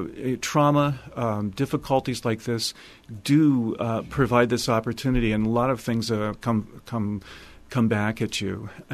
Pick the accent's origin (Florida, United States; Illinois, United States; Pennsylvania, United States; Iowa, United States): Illinois, United States; I have one, another one that I wrote about Illinois, and it's called … I grew up in Illinois.